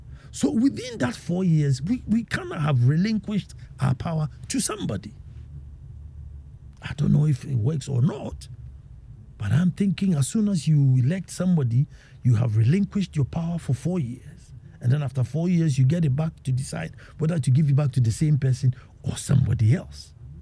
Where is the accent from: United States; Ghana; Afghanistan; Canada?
Ghana; Eastern Region; so that as much as I see myself as an Akwamunin, I should see myself the same as a Ghanaian. So sometimes we are only Ghanaian when we travel outside of Ghana.